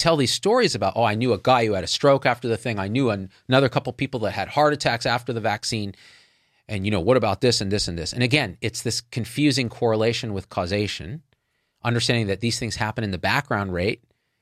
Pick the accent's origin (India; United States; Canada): India; even though I'm technically from India, I don't know, ish.